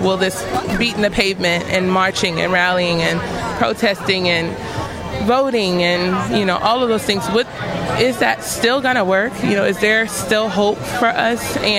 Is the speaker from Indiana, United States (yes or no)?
yes; Gary, Indiana, United States; now in Bloomington, United States; I'm from Gary, Indiana, born and raised, but I've lived in Bloomington for a while now.